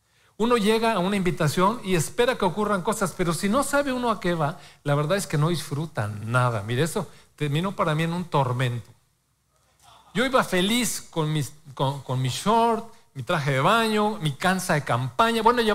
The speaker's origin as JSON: {"language": "Spanish", "region": "Mexico City", "country": "Mexico", "tie": "born or raised there", "said": "Yo pues siempre he vivido en la ciudad, nací en la Ciudad de México, así es que soy más citadino que... No puedo andar sin zapatos porque todo se me encaja en los pies. Entonces, citadino."}